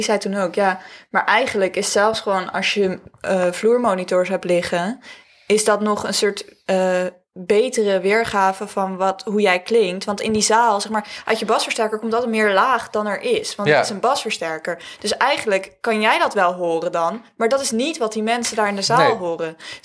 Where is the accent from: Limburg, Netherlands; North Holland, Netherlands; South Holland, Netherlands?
North Holland, Netherlands; Amstelveen; En toen, ik kom dus uit Amstelveen.